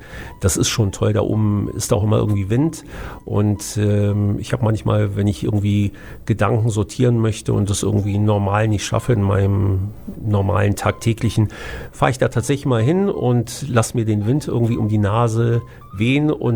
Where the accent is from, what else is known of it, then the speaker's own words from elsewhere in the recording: Düsseldorf, North Rhine-Westphalia, Germany; Natürlich, also mein Zuhause, meine Heimat ist immer Düsseldorf.